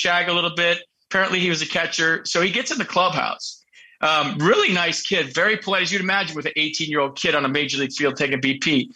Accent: San Francisco, California, United States; We came into town to play the Giants. It's my hometown. So first of all, when you're playing in your hometown, you got tickets. You got your sixth grade science teacher coming.

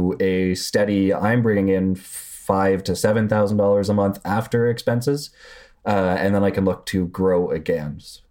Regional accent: Canada; I am Canadian, so we have universal health care

